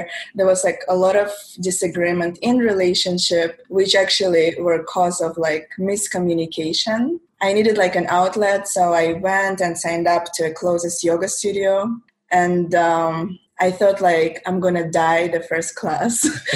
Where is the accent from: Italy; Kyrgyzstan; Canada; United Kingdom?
Kyrgyzstan; now in United States; So I immigrated to America in 2011, and I'm Korean ethnically, but I come from Kyrgyzstan, which is a former Soviet Union republic. So I moved to Virginia in 2011, and I pretty much had to start from scratch.